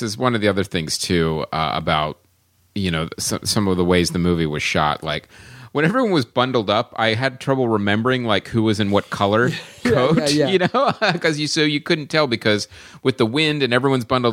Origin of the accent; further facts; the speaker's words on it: Texas, United States; I'm from Texas, born and bred, Texas.